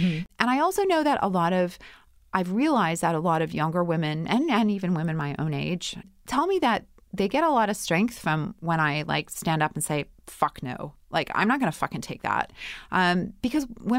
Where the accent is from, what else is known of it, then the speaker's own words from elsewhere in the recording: Winnipeg, Manitoba, Canada; I'm from Winnipeg. What else do you say when it's minus 40?